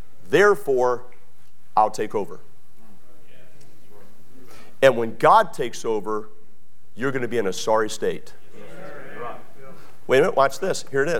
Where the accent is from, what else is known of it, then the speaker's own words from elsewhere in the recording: Maryland, United States; moved away; also born or lived in Texas; I'm not a Texan by birth. I'm a Marylandite. I'm from Maryland.